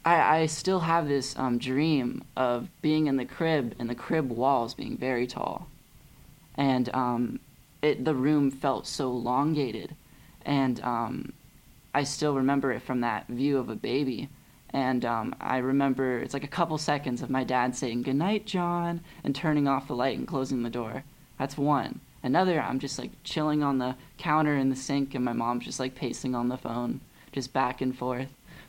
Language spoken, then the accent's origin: English; Pasadena, California, United States; also born or lived in Claremont; so I was born in that area, and I was raised in Pasadena. I was also raised in Claremont for a year.